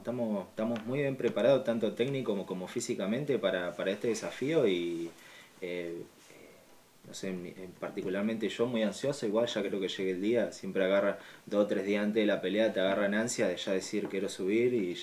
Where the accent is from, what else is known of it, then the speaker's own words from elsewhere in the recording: Río Gallegos, Santa Cruz, Argentina; moved away as an adult; now in 28 de Noviembre, Argentina; Yo tengo 25 años, llegué acá a la localidad de 28 de noviembre hace aproximadamente casi 5 años. Soy de Río Gallegos, me vine a laburar acá.